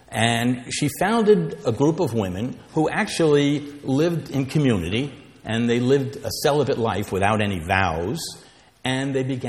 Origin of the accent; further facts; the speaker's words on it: New Orleans, Louisiana, United States; Came to my hometown in New Orleans.